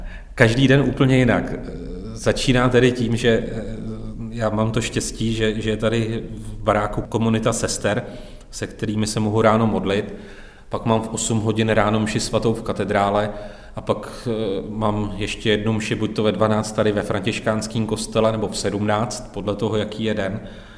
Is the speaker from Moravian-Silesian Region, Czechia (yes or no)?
no; Staňkov, Plzeň Region, Czechia; u nás ve Staňkově, pocházím ze Staňkova.